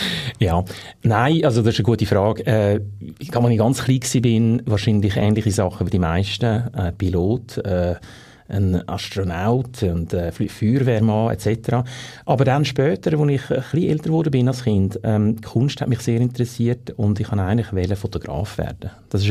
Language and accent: German; Switzerland; born there; first language Swedish; German is a second language; ich bin in der Schweiz geboren, Schweizer Vater, schwedische Mutter. Aber da eben der Vater sehr lange Zeit in Schweden verbracht hat, hat er auch Schwedisch geredet und wir haben einfach immer Schwedisch daheim geredet.